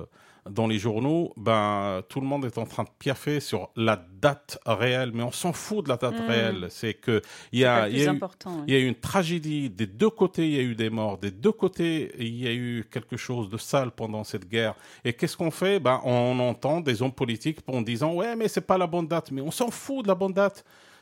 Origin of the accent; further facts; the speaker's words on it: Morocco; Et je connais très bien l'histoire de mon pays d'origine, le Maroc.